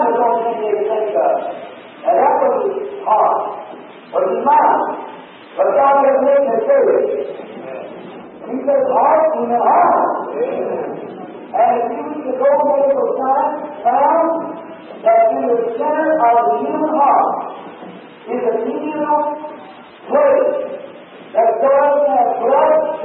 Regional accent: Ireland; I'm an Irishman, my people before we were all Catholic.

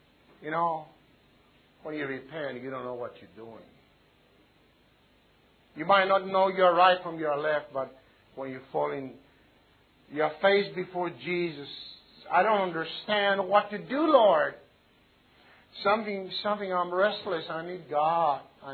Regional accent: Greece; first language Greek; English is a second language; I have to use it because my mother language. I read in Greek and then I go to English.

